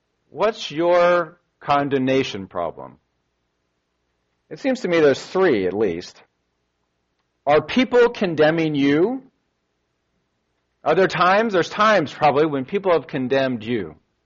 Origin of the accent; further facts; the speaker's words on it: the South, United States; I'm a kind person. I grew up in the South.